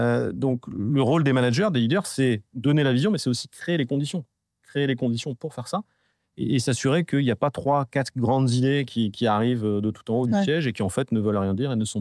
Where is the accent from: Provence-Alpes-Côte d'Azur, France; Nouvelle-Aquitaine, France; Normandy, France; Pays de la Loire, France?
Provence-Alpes-Côte d'Azur, France; Marseille; born there; moi je suis né à Marseille, donc j'ai d'autant plus de chance